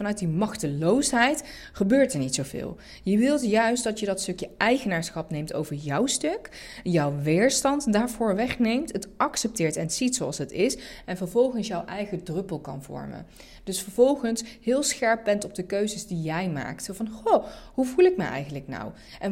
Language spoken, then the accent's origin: Dutch; Netherlands; born there; ik ben zelf Turks. Turks-Nederlands. Ik ben gewoon een Nederlandse vrouw of een Turkse vrouw in Nederland die hier is geboren.